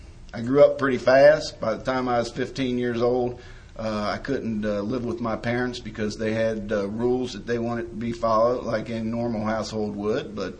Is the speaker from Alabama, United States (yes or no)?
no; Cincinnati, Ohio, United States; moved away as an adult; now in North Carolina, United States; I grew up in Cincinnati, Ohio. Everybody here thinks I'm from the South. Well, maybe Ohio from up here is South. But I moved to North Carolina about 5 years ago and already had an accent